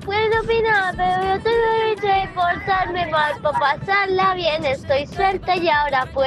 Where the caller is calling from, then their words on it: Vinaròs, Valencian Community, Spain; de Vinaroz.